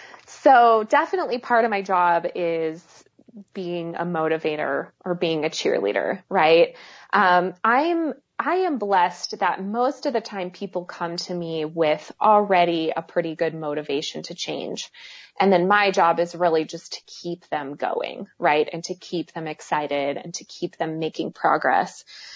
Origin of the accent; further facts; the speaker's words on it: Iowa, United States; I grew up in Iowa. I'm kind of a meat and potatoes girl.